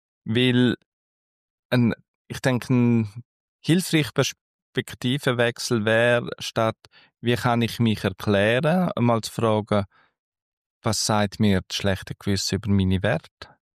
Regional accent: Switzerland; da sind wir Schweizer und Schweizerinnen absolute Weltmeister.

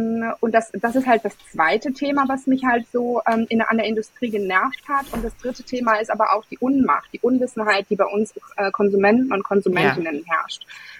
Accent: Apulia, Italy; born there; German is a second language; moved away; ich habe italienische Wurzeln, ich bin in Apulien geboren

